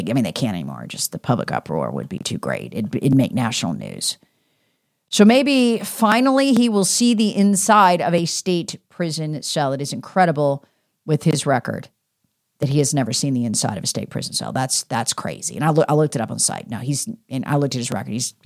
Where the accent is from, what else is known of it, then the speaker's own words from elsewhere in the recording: North Carolina, United States; now in Greenville, United States; I came from Mecklenburg County, North Carolina